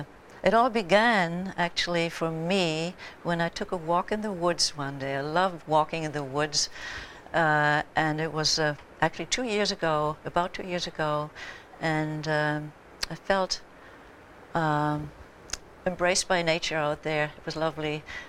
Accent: Germany; also born or lived in France; I'm from Germany originally. Before I moved here, I had a show in Germany and one in France. I lived in France for a while, and then I came here.

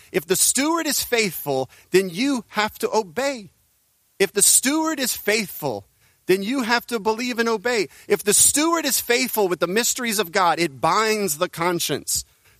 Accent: United States; I'm an American. I get to vote.

